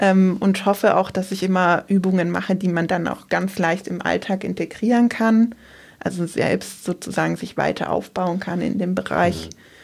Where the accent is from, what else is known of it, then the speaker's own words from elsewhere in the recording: Berlin, Germany; ich bin ja aus dem Südosten Berlin, so Köpenicker Raum.